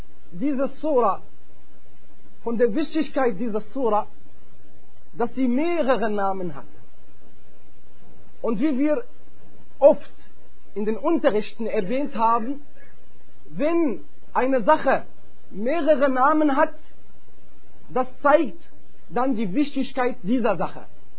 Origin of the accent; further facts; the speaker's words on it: East Germany, Germany; ich komme aus Ostdeutschland